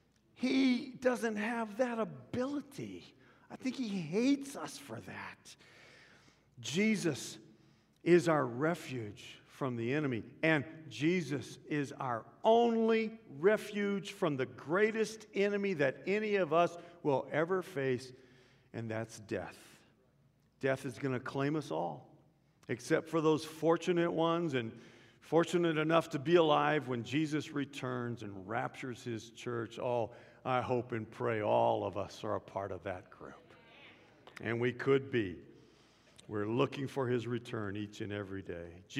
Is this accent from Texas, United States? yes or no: yes; Dallas, Texas, United States; I was a kid. I was growing up in Dallas, Texas. I got to go to Six Flags over Texas.